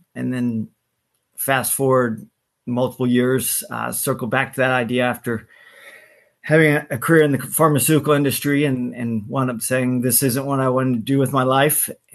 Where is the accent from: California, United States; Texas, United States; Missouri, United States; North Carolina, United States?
Texas, United States; Houston; also born or lived in London / Paris / New York; So I grew up here in Houston, but was fortunate to do a lot of my schooling in Europe.